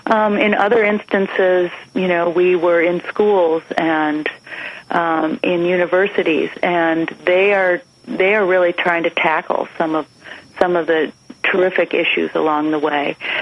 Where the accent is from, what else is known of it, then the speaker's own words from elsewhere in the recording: Minnesota, United States; You know, you and I come from Minnesota, and it's pretty healthy, and we live in a state, you know, we're known for our 10,000 lakes and 100,000 rivers and streams